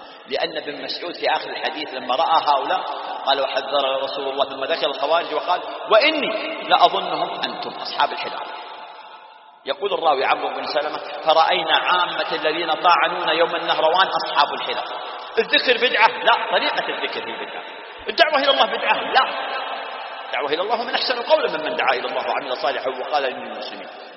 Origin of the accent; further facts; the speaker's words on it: Saudi Arabia; فنحن في بلادنا المملكة العربية السعودية